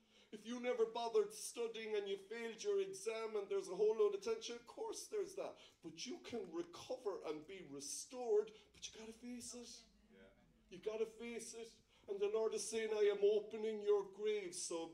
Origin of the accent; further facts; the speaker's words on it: Ireland; Ireland was so boring growing up in Ireland. We were all the same. Everybody had freckles.